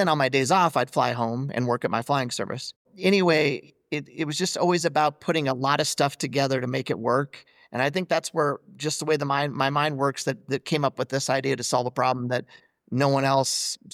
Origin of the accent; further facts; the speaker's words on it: Montana, United States; And growing up in Eastern Montana, I had not been a lot of places. I didn't have a lot of interest in leaving there. I was really happy there.